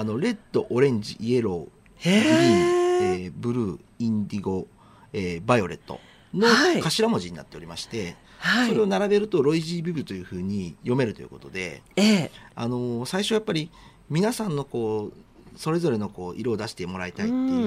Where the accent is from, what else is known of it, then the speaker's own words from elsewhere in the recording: Nagoya, Aichi, Japan; 私自身が守山区出身なんですけども、名古屋の、瀬戸は母の実家がありまして